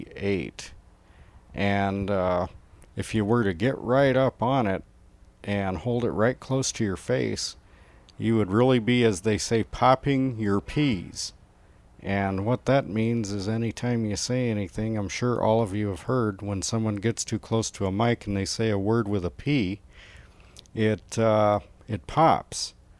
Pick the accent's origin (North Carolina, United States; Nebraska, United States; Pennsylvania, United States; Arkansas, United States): Nebraska, United States; also born or lived in Wagner, South Dakota; I was born in Wagner, South Dakota. I actually lived and go home to the Santee Sioux Indian Reservation, that's in the northeastern part of the state of Nebraska.